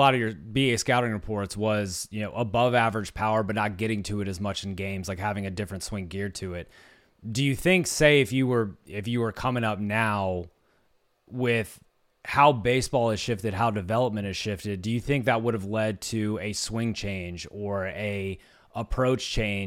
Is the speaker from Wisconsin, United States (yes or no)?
no; Richmond, Virginia, United States; My growing up, my hometown. I grew up in Richmond, so a lot of our Braves games.